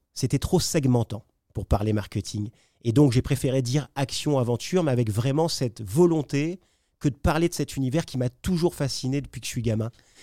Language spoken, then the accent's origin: French; French Guiana, France; moi, je viens de Guyane, donc je viens de l'Outre-mer à la base.